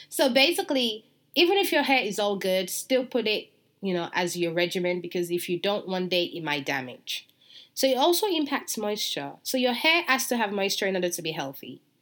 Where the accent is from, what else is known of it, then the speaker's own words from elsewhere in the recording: England, United Kingdom; I remember back then when I was growing up in England